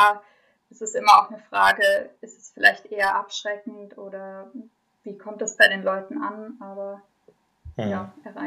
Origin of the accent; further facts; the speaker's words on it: Freiburg, Baden-Württemberg, Germany; ich komm aus Freiburg, also aus der Umgebung, aus einem kleinen Dorf, genau.